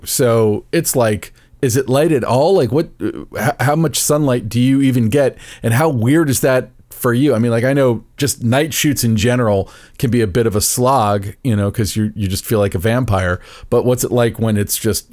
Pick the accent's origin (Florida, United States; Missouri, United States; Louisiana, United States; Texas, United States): Florida, United States; I'm from Florida. Cold cuts right through me.